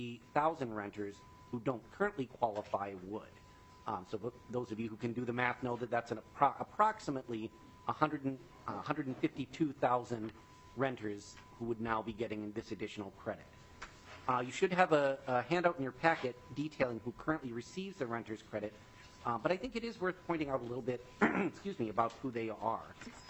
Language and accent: English; Bloomington, United States; I actually pulled up the assessment report from my hometown, from the city of Bloomington.